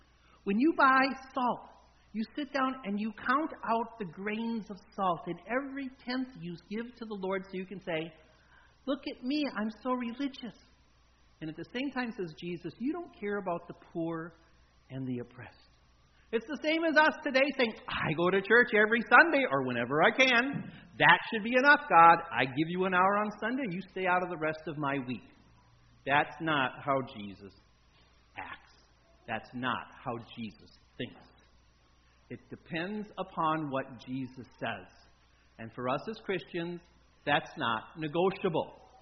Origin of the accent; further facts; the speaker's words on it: Minneapolis, Minnesota, United States; But I grew up in Minneapolis, and I was walking to confirmation that day, a seventh grader